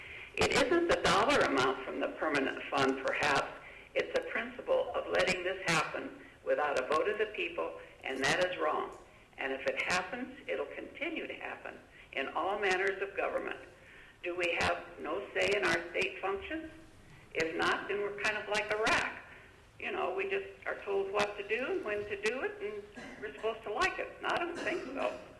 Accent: Kenai, Alaska, United States; I'm from Kenai.

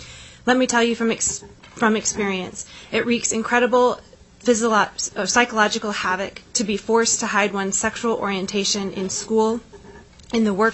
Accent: Alaska, United States; moved away as an adult; I was born and raised in Alaska, attended Anchorage Public Schools, used to work for the state, and intend to return to Alaska upon completion of my PhD.

